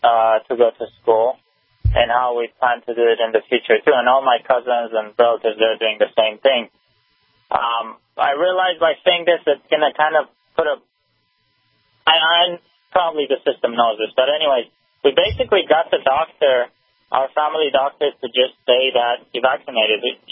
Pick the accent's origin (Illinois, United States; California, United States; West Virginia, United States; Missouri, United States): California, United States; now in New York, United States; Hi, Rob. I'm actually from California. I just, I'm in New York right now.